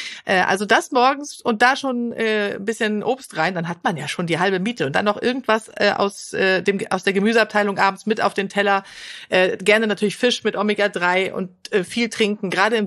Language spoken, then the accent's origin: German; Sweden; German is a second language; aber in Schweden, wo ich herkomme, da kochen wir immer den ganzen Kopf